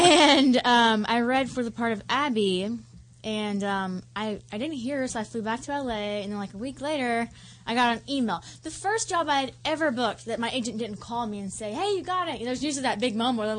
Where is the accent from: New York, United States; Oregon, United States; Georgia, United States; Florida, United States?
Georgia, United States; Atlanta; I booked this film because I'm a local hire for Georgia. I'm from Atlanta.